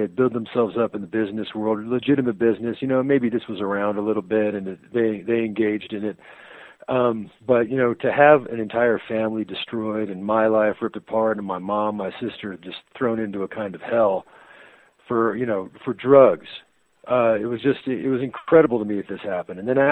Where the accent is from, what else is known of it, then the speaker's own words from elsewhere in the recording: Santa Fe, New Mexico, United States; I was raised out here in Santa Fe, and when I was 11 years old, I came home one day.